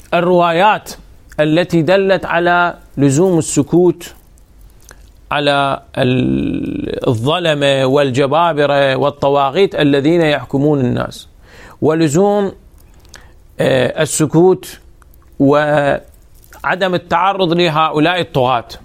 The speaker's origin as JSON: {"language": "Arabic", "country": "Iraq", "said": "أفرض عندنا في العراق لا بد من حكومة"}